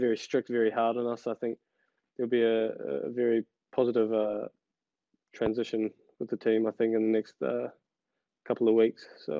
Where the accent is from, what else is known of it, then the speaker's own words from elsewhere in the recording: New Zealand; it's hard being a New Zealander, you know, coming from New Zealand.